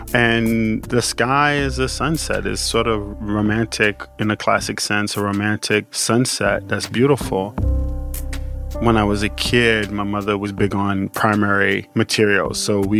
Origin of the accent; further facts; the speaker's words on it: New York, United States; but in New York, and as a New Yorker in particular, this is my black hole. I feel some kinds of way about New York.